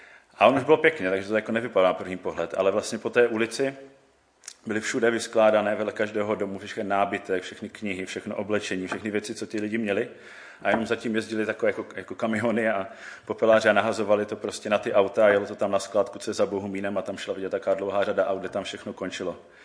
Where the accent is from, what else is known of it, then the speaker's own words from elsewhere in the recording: Zlín, Zlín Region, Czechia; now in Olomouc, Czechia; Jsem nějakých 10 let v Olomouci, původem jsem ze Zlína a před těma 10 lety jsem se právě přestěhoval tady